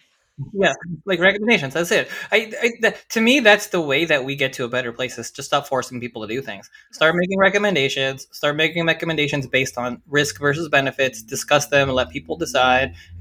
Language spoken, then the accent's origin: English; Toronto, Ontario, Canada; I'm from Toronto